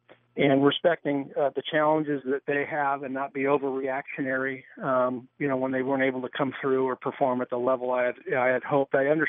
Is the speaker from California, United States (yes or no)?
yes; California, United States; We're both from the Bay Area. We both went to a lot of Golden State Warrior games as kids.